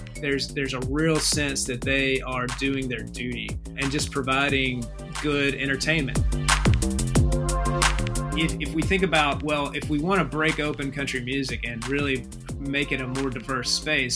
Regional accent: Alabama, United States; in a very small town in North Alabama that's not far from Huntsville. And many of the people that I grew up around worked in Huntsville.

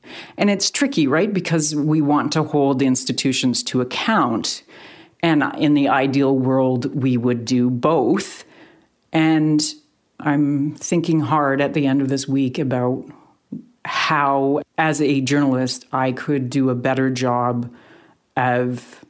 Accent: Canada; And I agree that it is up to us, you and I, as two Canadian journalists, to have some hard conversations about what we do and how we do it.

